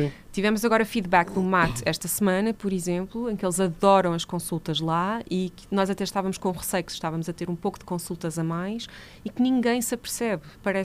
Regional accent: Marinha Grande, Leiria, Portugal; Eu não entendo nada de geografia de Lisboa. Eu sou da Marinha Grande.

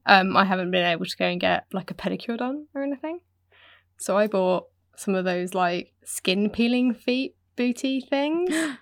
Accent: United Kingdom; and I'm British.

